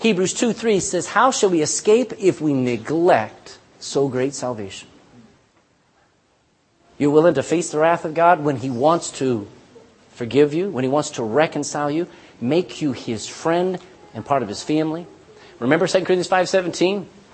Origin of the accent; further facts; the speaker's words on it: Ireland; And if it does, we're Irish, amen? We live here.